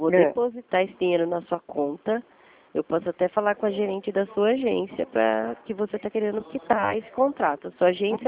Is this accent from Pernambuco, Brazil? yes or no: no; Rio Claro, São Paulo, Brazil; Eu sou de Rio Claro.